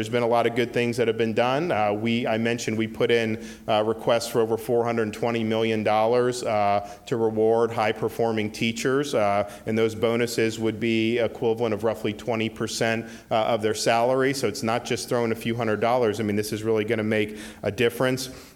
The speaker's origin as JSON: {"language": "English", "town": "Dunedin", "region": "Florida", "country": "United States", "tie": "born or raised there", "said": "I mean, I grew up in Dunedin, had never been to New England in my life, got recruited to play baseball places like Princeton, Yale, and Harvard, and ended up going to Yale."}